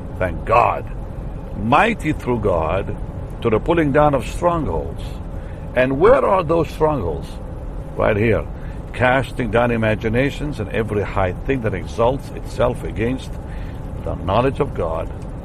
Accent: Israel; I'm from Israel, so we're related in the Lord.

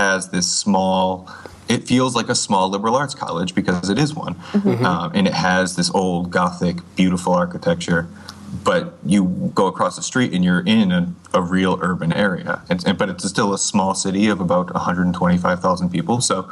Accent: Hartford, Connecticut, United States; As I remember growing up in Hartford, was you just didn't go there.

